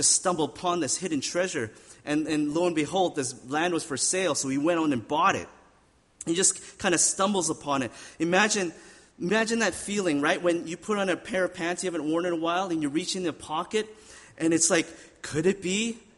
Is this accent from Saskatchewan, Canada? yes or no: yes; Regina, Saskatchewan, Canada; when I was growing up in Regina, our house, the house I grew up in was probably built, I think it was built in about the 1940s.